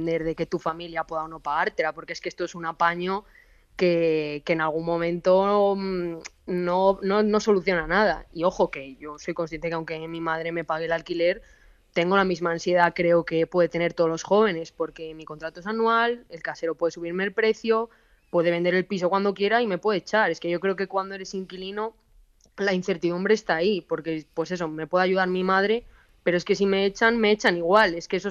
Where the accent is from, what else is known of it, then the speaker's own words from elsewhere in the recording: Ponferrada, Castile and León, Spain; no me toque volver a Ponferrada. O sea, lo siento mucho, quiero mucho mi tierra y me encanta volver momentáneamente, pero no me gustaría volverme allá a vivir